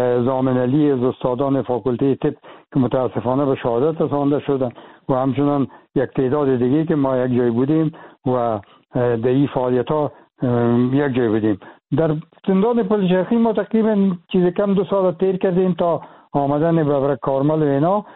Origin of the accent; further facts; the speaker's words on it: Afghanistan; moved away; دیگه باز من از افغانستان چون بر آمدیم